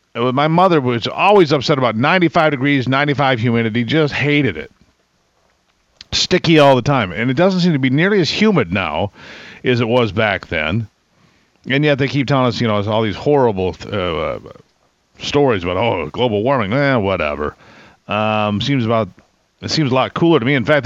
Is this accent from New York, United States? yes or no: no; Michigan, United States; When I was a kid, growing up in Michigan, before we had air conditioning, so it was really kind of a critical thing.